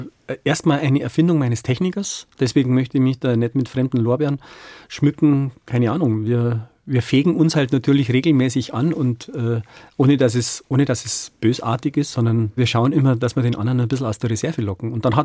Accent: Bavaria, Germany; weil bei uns in Bayern sagt man, Mitleid kriegst umsonst und Neid muss man sich teuer erkämpfen.

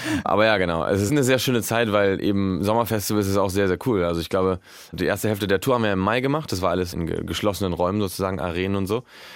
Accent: Catalonia, Spain; in der Costa Brava, da wo ich aufgewachsen bin, in der Nähe von Maslow.

